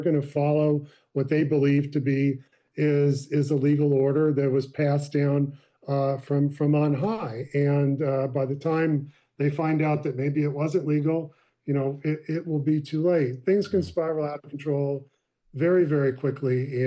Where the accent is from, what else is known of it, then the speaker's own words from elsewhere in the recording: United States; I guess I'm an American